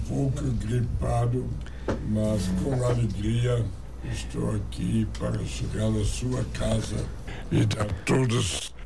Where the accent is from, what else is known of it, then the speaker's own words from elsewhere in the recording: Germany; Portuguese is a second language; now in Brazil; Eu realmente nasci na Alemanha no fim da Segunda Guerra Mundial, 45. Cresci numa família pobre.